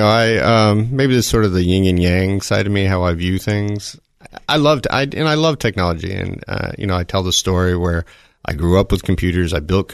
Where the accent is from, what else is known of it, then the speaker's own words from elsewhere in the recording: the South, United States; So I grew up in the South, was, you know, just around cars.